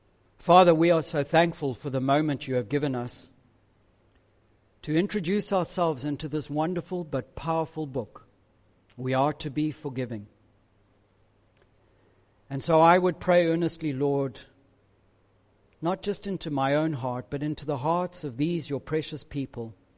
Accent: Zimbabwe; now in South Africa; God no longer looks at me as that dirty, rotten sinner growing up in Zimbabwe, emigrating to South Africa.

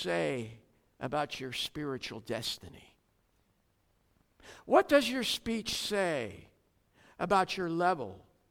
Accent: United States; now in South Africa; As an American living in South Africa, it is not uncommon for me to be misunderstood.

